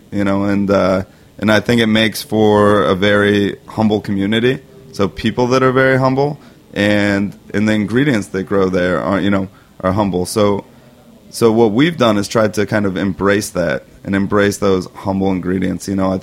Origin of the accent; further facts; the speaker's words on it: Washington, District of Columbia, United States; I'm from Washington, D.C., so I kind of moved there in a crazy way.